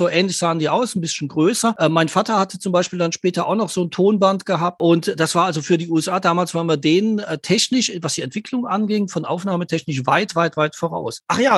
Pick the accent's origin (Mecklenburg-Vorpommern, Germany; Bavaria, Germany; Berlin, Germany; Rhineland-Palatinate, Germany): Rhineland-Palatinate, Germany; Ludwigshafen; Ich komme aus Ludwigshafen.